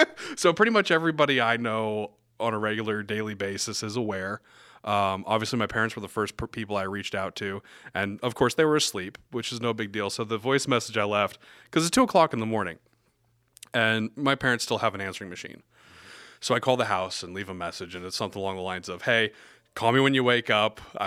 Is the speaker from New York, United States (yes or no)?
no; Glenwood, Iowa, United States; I'm from Glenwood, Iowa.